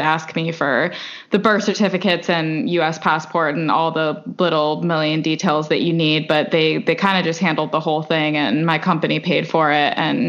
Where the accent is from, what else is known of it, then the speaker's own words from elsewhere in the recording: Chicago, Illinois, United States; moved away as an adult; now in London, United Kingdom; I'm a 25-year-old American, and I'm from Chicago specifically. I moved to London about 4 years ago. It'll be 4 years in July when I was 21. And I have been living in London ever since.